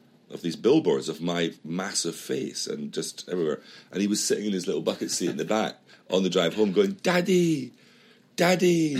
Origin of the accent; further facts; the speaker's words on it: Edinburgh, Scotland, United Kingdom; We thought because we're from Edinburgh.